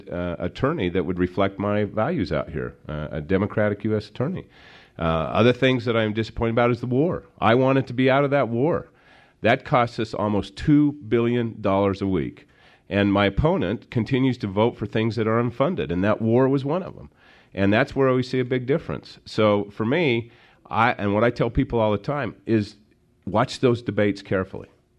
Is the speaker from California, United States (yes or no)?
no; Utah, United States; born and raised in Utah. I was actually born in Provo, but we solved that. We, you know, my family moved at age 7, so.